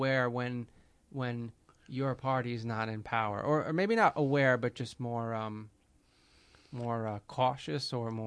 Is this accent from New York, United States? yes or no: yes; New York, United States; I grew up on Long Island. They would do that at, noon.